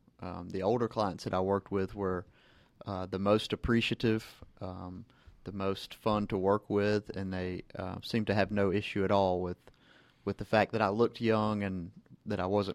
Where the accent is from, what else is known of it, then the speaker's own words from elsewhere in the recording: Georgia, United States; I grew up in Gwinnett County, which is obviously just a little bit north here of Atlanta.